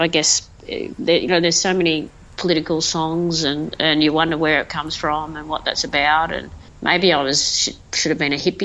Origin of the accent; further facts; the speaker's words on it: Tasmania, Australia; born there; I was born in Tasmania